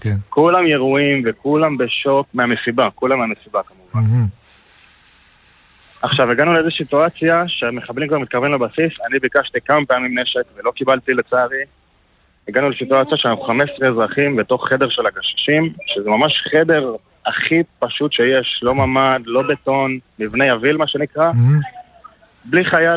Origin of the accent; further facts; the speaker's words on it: Northern District, Israel; נפגשים בתל אביב, נוריד פאניקה ונמשיך צפון, אנחנו כולנו מהצפון.